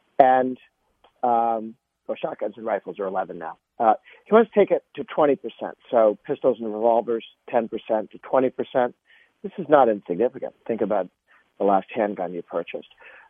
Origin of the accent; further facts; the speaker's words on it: Massachusetts, United States; I grew up in Massachusetts. We had in my parents' basement, we had a pistol range